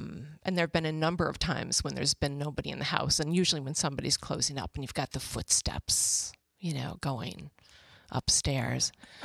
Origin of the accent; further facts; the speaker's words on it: Buffalo, New York, United States; I grew up in Buffalo.